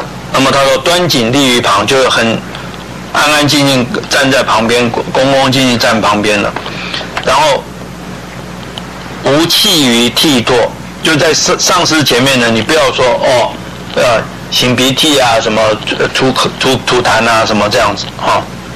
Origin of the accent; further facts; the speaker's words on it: China; 那我们中国人的话，通常就是说只称姓了